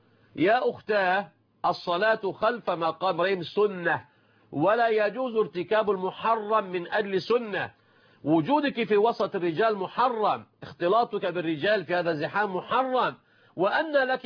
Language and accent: Arabic; Egypt; وليسمع المشاهدون أيضا عندنا في مصر وفي كل مكان من العالم الإسلامي